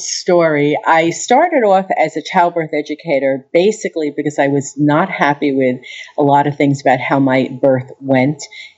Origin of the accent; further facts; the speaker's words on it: Long Island, New York, United States; I'm from Long Island, so I know what it's like